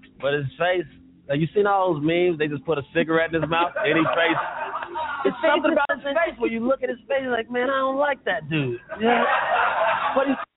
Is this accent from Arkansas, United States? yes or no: no; Chicago, Illinois, United States; I follow the Bears, and I'm from Chicago.